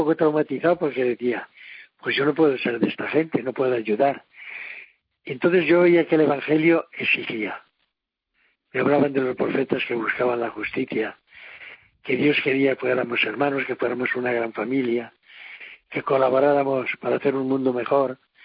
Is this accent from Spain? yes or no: yes; Valencia, Valencian Community, Spain; born there; fue en Valencia, pero yo nací en Valencia de casualidad.